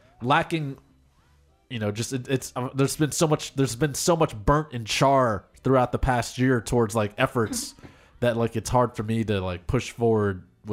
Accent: Philippines; you know, I'm Filipino, so you see all these people. That's right, Filipino pride.

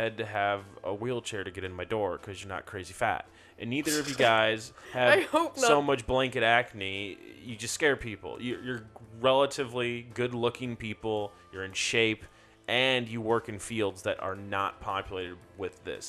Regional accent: Chicago, Illinois, United States; now in Washington, United States; I am from Chicago. I just moved to D.C. in October.

